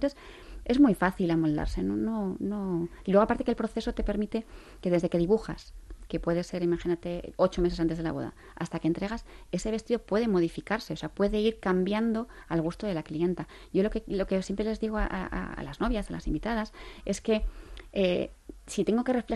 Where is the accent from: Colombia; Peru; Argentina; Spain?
Spain; Bilbao, Basque Country; yo soy de Bilbao. Pero también mi vida está, se desarrolla mucho en Zaragoza, porque mi marido es de Zaragoza y yo voy mucho allí.